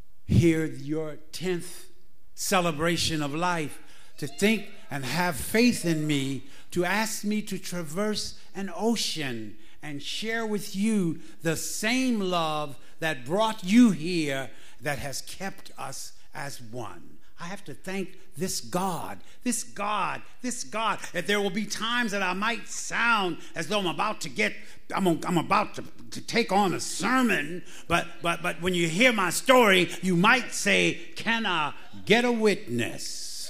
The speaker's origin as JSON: {"language": "English", "town": "New York City", "region": "New York", "country": "United States", "said": "I'm an addict from New York City, to be specific, Harlem, New York"}